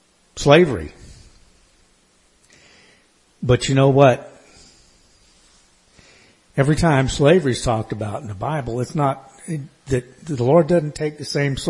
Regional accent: United States; As I was sitting back here and thinking, you know, growing up in America in the 20th century and listening to the voices that were out there

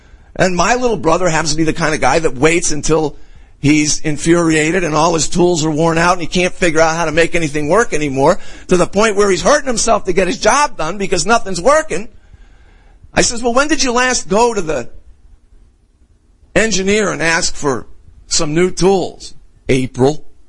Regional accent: Scotland, United Kingdom; I'm a Scotsman.

